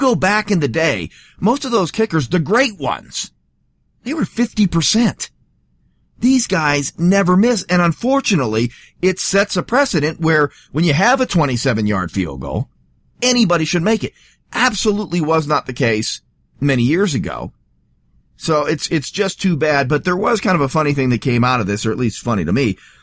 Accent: Seattle, Washington, United States; now in Denver, United States; many of you know I'm from Seattle originally. I live in Denver. So I'm a Seahawks fan and I'm a Broncos fan

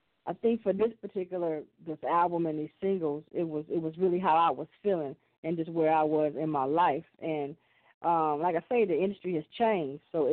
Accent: Flint, Michigan, United States; I'm from Flint. I currently live in Flint.

